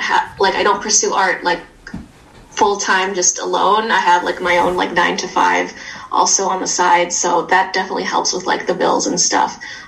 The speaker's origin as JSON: {"language": "English", "town": "Chicago", "region": "Illinois", "country": "United States", "tie": "born or raised there", "said": "Yes, I grew up in Uptown. I was born there. Mostly been on the north side for most of my life. Currently living near the Bridgeport area in McKinley Park."}